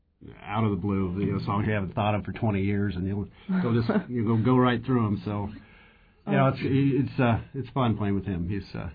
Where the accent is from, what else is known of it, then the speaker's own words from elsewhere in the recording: Juneau, Alaska, United States; But I grew up here in Juneau, and, back when I was a kid, there wasn't really a whole lot going on other than we had KIMY and KJNO.